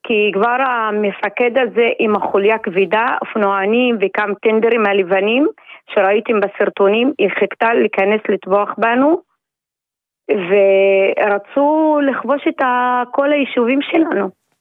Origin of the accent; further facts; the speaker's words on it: Isfiya, Haifa District, Israel; אני מאוסופיה, מהכרמל.